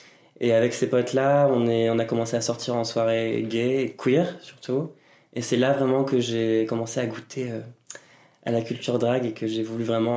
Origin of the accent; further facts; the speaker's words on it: Normandy, France; also born or lived in Texas; now in Paris, France; Là, ça fait 6 ans que je suis à Paris. Je viens de Normandie. J'ai passé un an au Texas pour passer mon bac là-bas.